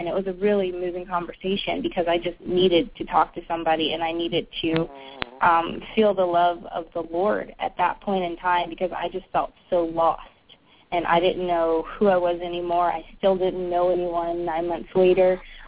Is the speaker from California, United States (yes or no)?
yes; California, United States; now in Maryland, United States; All my family, I grew up there, I lived there all my life, and all my family and friends were there, and then I moved to Maryland, and I knew no one except for my husband